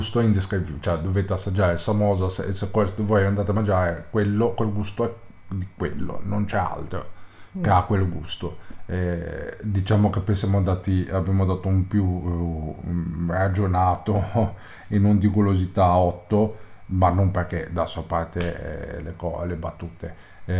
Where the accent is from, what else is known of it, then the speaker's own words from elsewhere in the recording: Genoa, Liguria, Italy; diciamo che forse essendo genovesi